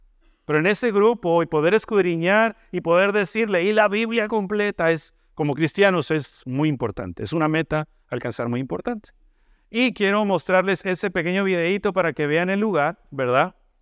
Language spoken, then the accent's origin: Spanish; Ensenada, Baja California, Mexico; En el centro, ahí está la ciudad donde crecí. Ensenada, Baja California. Sin embargo, yo no nací en México. Yo nací en Estados Unidos. Nací en California.